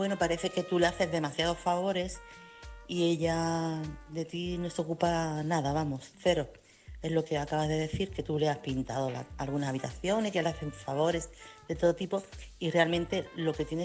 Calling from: Chiclana de la Frontera, Andalusia, Spain; corresponsal de Chiclana.

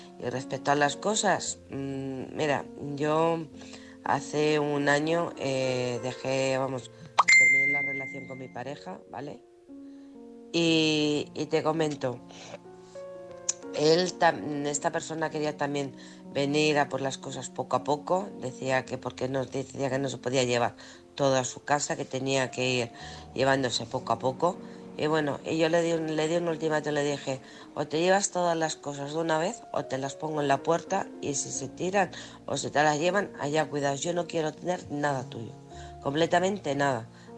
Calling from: Alcorcón, Community of Madrid, Spain; de Alcorcón.

